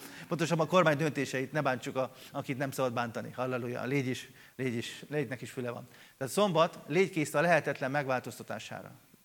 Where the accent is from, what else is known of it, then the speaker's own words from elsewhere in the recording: Hungary; born there; Köszönöm, Uram, hogy ide születtem. Nem Amerikába, nem Monte Carlóba, nem Svájcba, nem Olaszországba